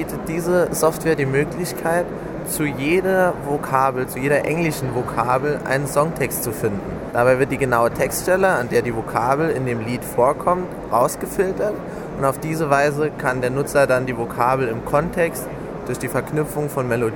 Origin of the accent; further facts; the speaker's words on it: Saarland, Germany; Ich komme aus dem Saarland.